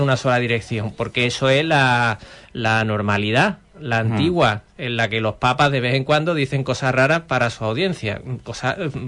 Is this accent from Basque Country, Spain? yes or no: no; Huelva, Andalusia, Spain; born there; yo nací en Huelva, ¿vale?